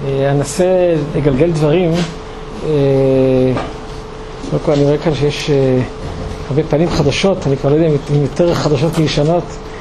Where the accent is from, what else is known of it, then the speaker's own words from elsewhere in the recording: Jerusalem, Jerusalem District, Israel; כי אני ירושלמי, נולדתי בירושלים, כל חיי הייתי בירושלים